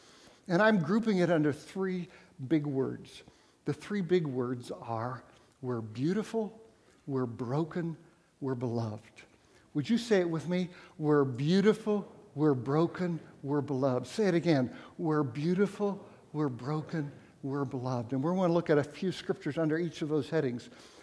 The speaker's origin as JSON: {"language": "English", "country": "Japan", "tie": "born or raised there", "said": "I grew up in Japan."}